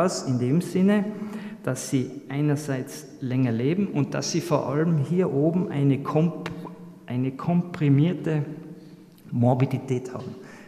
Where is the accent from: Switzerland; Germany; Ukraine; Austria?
Austria; Lienz, Tyrol; so groß wie meine Heimatstadt Lienz, 13.000 Leute